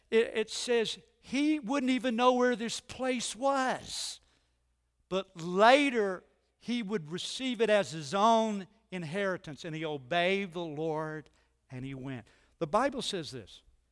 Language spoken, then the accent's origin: English; Arkansas, United States; Life's unfair. I'm from Arkansas. I didn't get all the privileges everybody else.